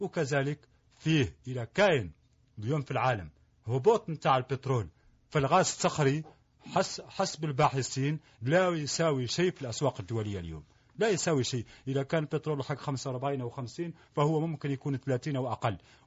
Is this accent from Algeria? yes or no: yes; Algeria; نحن جزائريين أريد أن أقول نحن في الصحراء الجزائرية.